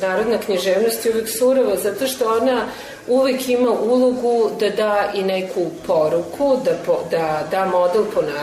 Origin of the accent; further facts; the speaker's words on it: Serbia; jer mi smo ušli, Srbi su ušli u teoriju književnosti kao jedini evropski narod